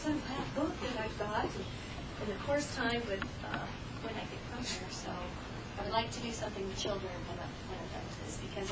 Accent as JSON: {"language": "English", "town": "Rapid City", "region": "South Dakota", "country": "United States", "tie": "born or raised there", "also_born_or_lived": "Singapore", "said": "I just recently relocated 2 weeks ago back to my hometown of Rapid City, South Dakota, in Black Hills, after 17 years away, the last 12 overseas, and I just moved after 3 years in Singapore."}